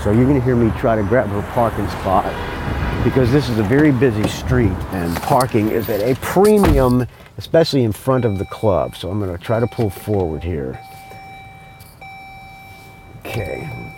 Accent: California, United States; we're all from the Bay Area, so our friend, family and friends are hopefully going to come out and support.

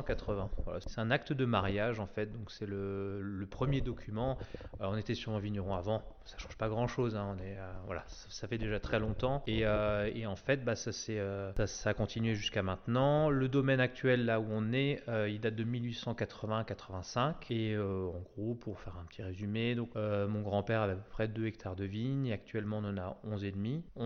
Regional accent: Traenheim, Grand Est, France; born there; je suis né à Trenheim. Maintenant, j'ai fêté il n'y a pas si longtemps que ça, mes 30 ans.

